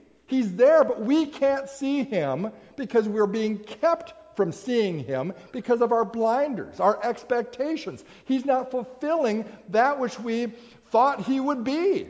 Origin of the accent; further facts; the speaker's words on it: Minnesota, United States; last summer, I had returned to Minnesota to be with family and saw some folks from my hometown.